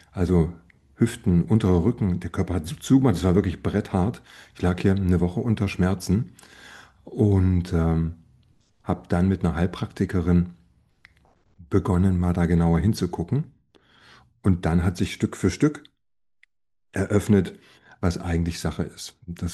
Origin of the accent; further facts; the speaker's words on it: Berlin, Germany; Ja, ich bin ja noch in der DDR aufgewachsen. Ich war 14, als die Mauer fiel, so ungefähr zur Einordnung. Und bin in Berlin groß geworden